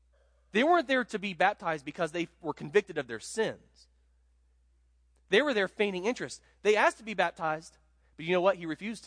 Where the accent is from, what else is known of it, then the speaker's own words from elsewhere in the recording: Ohio, United States; I'm from Central Ohio, and about 10 miles from where my house was when I was in high school is an Amish community.